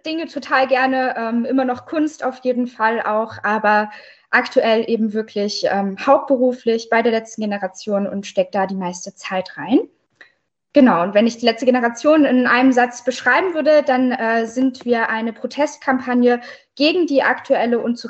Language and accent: German; Dresden, Saxony, Germany; ich komme aus Dresden, bin 23